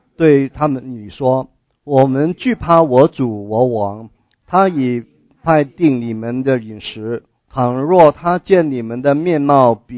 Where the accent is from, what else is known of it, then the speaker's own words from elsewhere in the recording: China; now in United States; 究竟我们作为一个中国人我们在美国这样一个的国家生活我们会怎么样呢